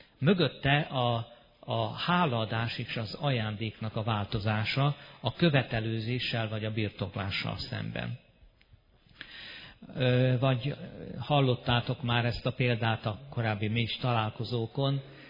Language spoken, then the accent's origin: Hungarian; Hungary; És én, aki Magyarországról jöttem